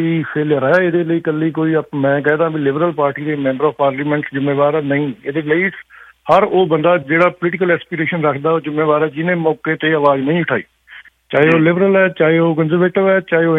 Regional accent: Punjab, India; now in Canada; ਅਸੀਂ ਮਾਣ ਕਰਦੇ ਹਾਂ ਵੀ ਅਸੀਂ ਪੰਜਾਬੀ ਹਾਂ।

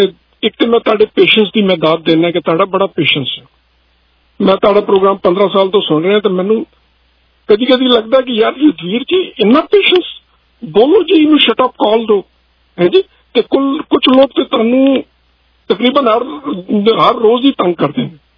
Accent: Pakistan; first language Pashto; Punjabi is a second language; ਜੇ ਮੇਰੀ ਪੰਜਾਬੀ ਥੋੜੀ ਮਾੜੀ ਜੀ ਹੋਵੇ ਤੇ ਗੁਜ਼ਾਰਾ ਕਰ ਲੈਣਾ, ਕਿਉਂਕਿ ਮੈਂ basically I am Pashtun Pathan and I am speaking Pashtun

